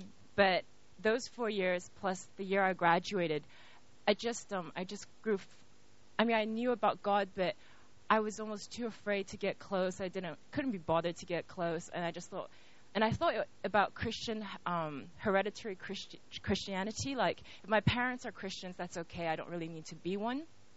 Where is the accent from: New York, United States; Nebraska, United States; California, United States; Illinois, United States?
California, United States; born there; so I was born in California